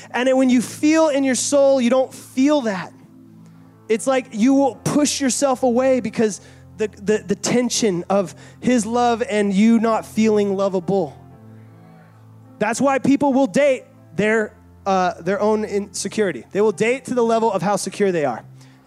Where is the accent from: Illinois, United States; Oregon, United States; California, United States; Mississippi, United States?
California, United States; I grew up in Northern California. I would go snowboarding all the time.